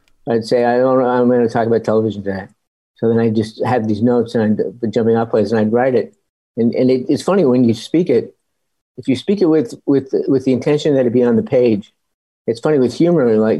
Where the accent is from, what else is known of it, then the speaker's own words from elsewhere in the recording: Ireland; I'm an Irish guy who feels very drawn to Judaism.